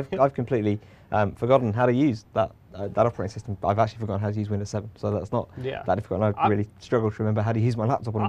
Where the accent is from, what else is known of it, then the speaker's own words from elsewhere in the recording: United Kingdom; being British